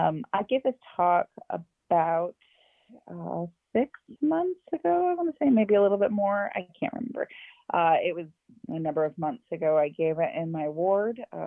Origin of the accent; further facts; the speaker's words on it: Michigan, United States; also born or lived in Redondo Beach, California; I currently live in Michigan, which is where I grew up. I was born in California, in Redondo Beach, but I grew up here. A lot of my family is from Michigan